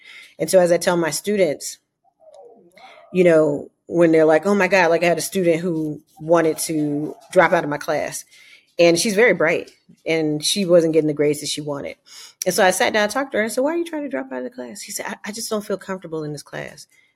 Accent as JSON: {"language": "English", "region": "Georgia", "country": "United States", "said": "in my home state of Georgia, where I currently live"}